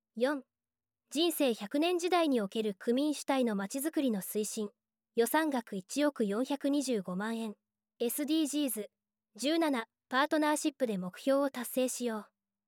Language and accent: Japanese; Osaka, Japan; also born or lived in Chiba; 生まれは千葉県ですが、中学高校時代は天王寺区で学び、社会人生活は31年間北区で勤務しており、人生の大半を大阪市内で過ごしてきました。